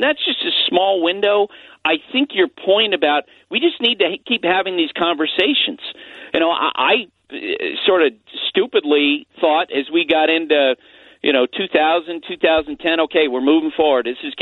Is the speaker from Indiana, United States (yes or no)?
no; Vermont, United States; I grew up in Vermont, but I went to Vanderbilt in Nashville in the fall of 82